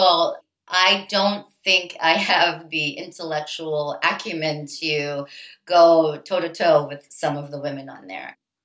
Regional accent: Pittsburgh, Pennsylvania, United States; I did. I grew up in Pittsburgh. Well, Pittsburgh is kind of like Midwest East Coast.

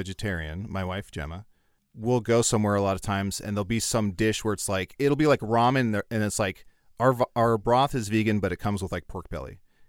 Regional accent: Kewaunee, Wisconsin, United States; I remember in where I grew up in Kewaunee and other places, anytime there was a substitute, and I think this is universal, like a river cop, no respect.

